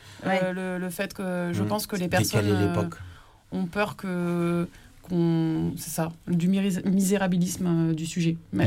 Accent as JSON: {"language": "French", "town": "Toulouse", "region": "Occitanie", "country": "France", "said": "Moi, je suis toulousaine"}